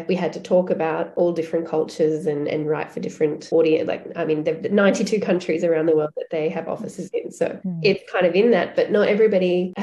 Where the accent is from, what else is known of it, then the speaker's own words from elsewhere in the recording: Australia; I'm Australian, but my parents are English. So I feel very at home in England